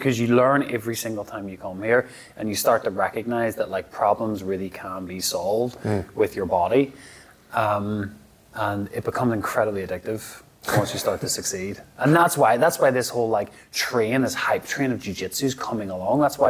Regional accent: Belfast, Northern Ireland, United Kingdom; because I came from Belfast.

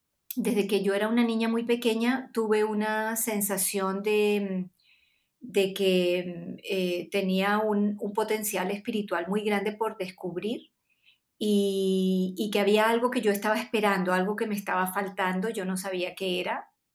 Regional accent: Venezuela; now in Santiago, Chile; me tocó vivir fuera de mi país desde que era una niña y pasé muchos años en Venezuela

